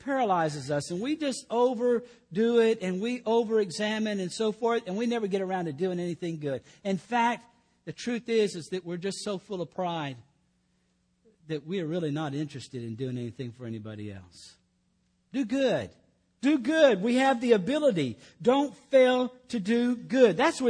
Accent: Killeen, Texas, United States; And in Killeen, where I'm back in my hometown, and we're going to do that.

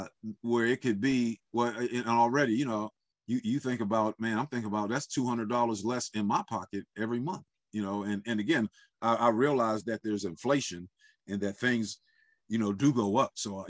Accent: United States

